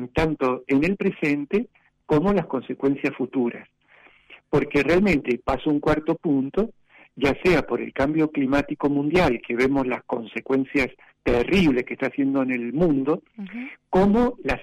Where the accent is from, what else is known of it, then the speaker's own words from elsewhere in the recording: Argentina; Nos ha hecho mucho mal como Argentina, ahora me extiendo un poquito.